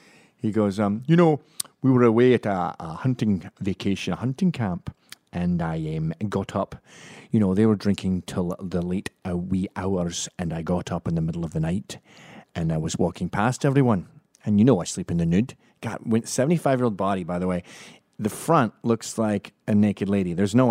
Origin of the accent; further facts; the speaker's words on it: Canada; I grew up in Canada.